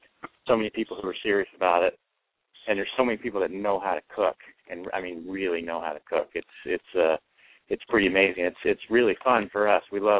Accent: South Carolina, United States; I grew up in South Carolina, but we're Midwesterners for the last 25 years.

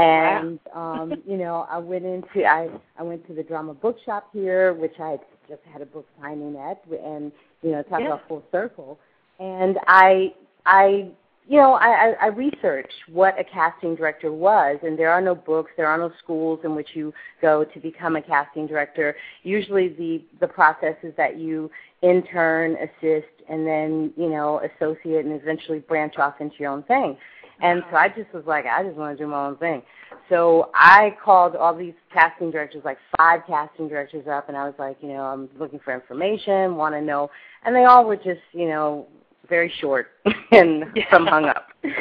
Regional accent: San Francisco, California, United States; I'm from San Francisco, born and raised, and, you know, I just have a deep appreciative love and respect for theater and actors.

